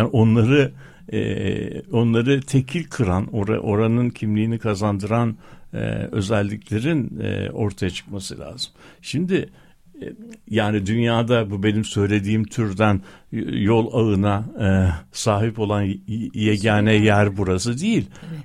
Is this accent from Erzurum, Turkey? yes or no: no; Kadıköy, Istanbul, Turkey; Mesela ben bütün çocukluğumda şeydim yani Kadıköy'de büyüdüm.